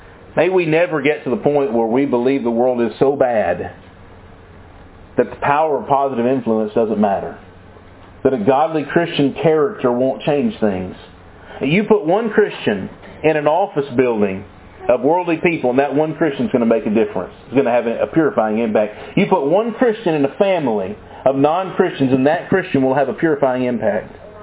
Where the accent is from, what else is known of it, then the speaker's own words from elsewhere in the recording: Mississippi, United States; Growing up in North Mississippi, if I were at my grandparents' house, I always ate biscuits and gravy for breakfast.